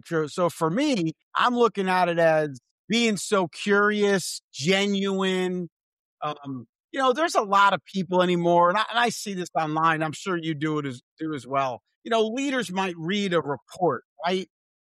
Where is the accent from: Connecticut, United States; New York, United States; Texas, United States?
Texas, United States; San Antonio; I'm from San Antonio.